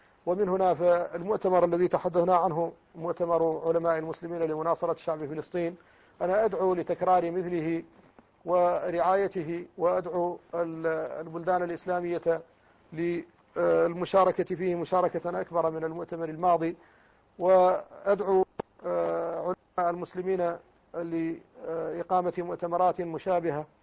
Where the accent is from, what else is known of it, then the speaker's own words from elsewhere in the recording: Mauritania; وقد دعونا لقطع العلاقة القائمة بين بلادنا موريتانيا مع الكيان الصهيوني